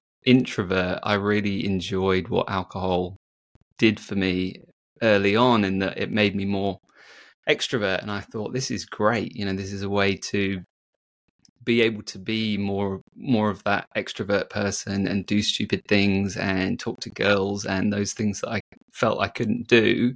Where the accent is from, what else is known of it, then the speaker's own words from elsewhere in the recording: Bristol, South West England, United Kingdom; So I grew up in Bristol, which is in the southwest. Okay. And in the 90s, yeah.